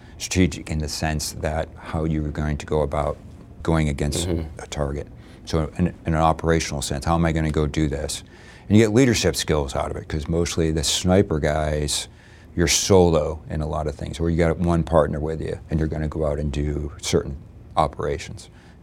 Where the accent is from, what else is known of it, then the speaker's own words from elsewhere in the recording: Northampton, Massachusetts, United States; I'm from Northampton, Massachusetts, mm-hmm. so Western Massachusetts. So as you can imagine, there wasn't a big presence of military there.